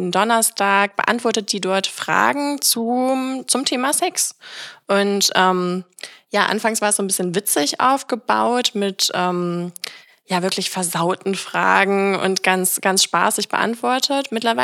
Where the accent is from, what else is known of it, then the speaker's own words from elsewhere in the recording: Hamburg, Germany; Ich komme aus Hamburg.